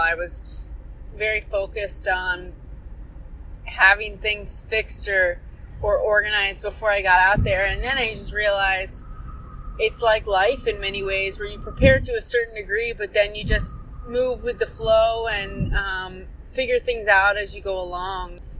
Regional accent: Springfield, Virginia, United States; Well, I'm back here in my hometown of Springfield, Virginia, just next to Washington, D.C.

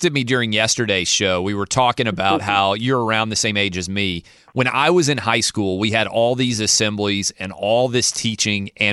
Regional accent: Nashville, Tennessee, United States; Nashville.

